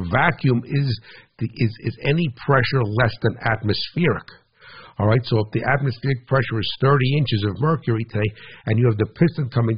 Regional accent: New Jersey, United States; and hey, whatever, I'm from New Jersey, right, so whatever, I don't have much of a filter

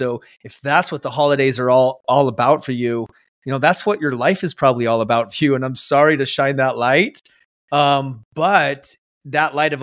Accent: Scottsdale, Arizona, United States; I grew up in Scottsdale, Arizona. It's kind of a wealthy area.

